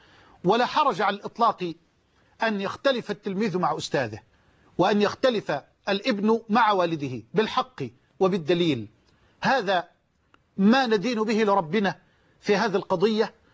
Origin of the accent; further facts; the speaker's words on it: Egypt; بلدنا مصر